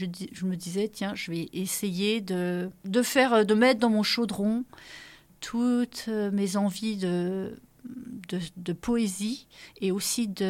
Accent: Bourgogne-Franche-Comté, France; moved away; also born or lived in Paris; j'ai vécu 18 ans à Paris, quand j'ai débarqué, je viens de Franche-Comté, où j'ai fait mes conservatoires de Besançon. Et en arrivant dans le Loir-et-Cher, pour se rapprocher de ma belle famille, on s'est retrouvés dans la campagne.

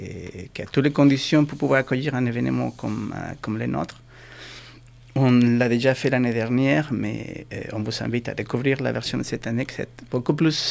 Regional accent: Mexico; Chez nous, au Mexique, à la base

